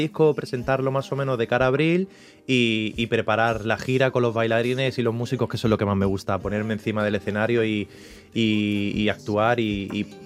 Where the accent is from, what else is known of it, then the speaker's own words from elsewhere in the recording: Granada, Andalusia, Spain; Olé, mi tierra, Granada.